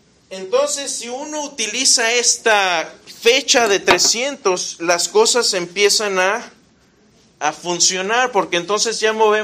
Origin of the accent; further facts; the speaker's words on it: Querétaro, Mexico; Yo soy de Querétaro. ¿Alguien de Querétaro acá? ¿Alguno de mis paisanos?